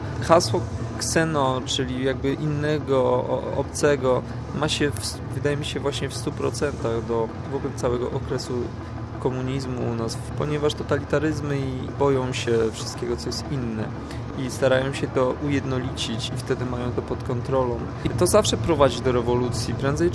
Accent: Poznań, Greater Poland Voivodeship, Poland; ja jako poznaniak, urodzony w Poznaniu

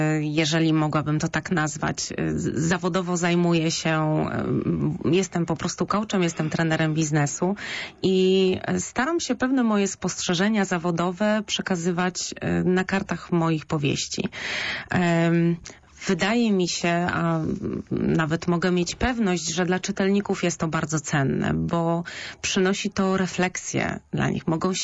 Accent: Szczecin, West Pomeranian Voivodeship, Poland; mieszkam na osiedlu, które się bardzo malowniczo nazywa Podjuchy. To jest jedno z osiedli Szczecina, więc natomiast wychowywałam się w bloku

